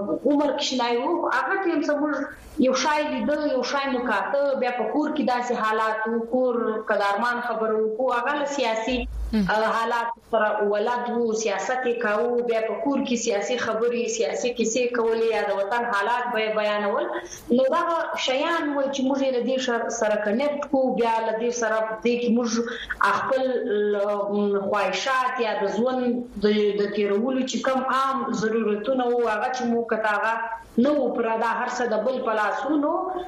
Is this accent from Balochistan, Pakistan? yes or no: yes; Sanzawi, Balochistan, Pakistan; also born or lived in Quetta; زه موږ وخت مطلب پیدا شوی او لوی شوی په سنځاوي کې ځیلا زیارت جنوبی پښتونخوا کې